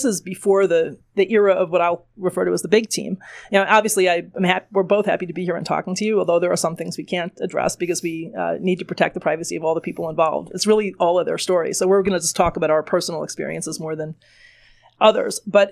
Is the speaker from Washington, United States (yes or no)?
no; New York, United States; I said, "Well, I'm from New York. I mean, I don't really understand that.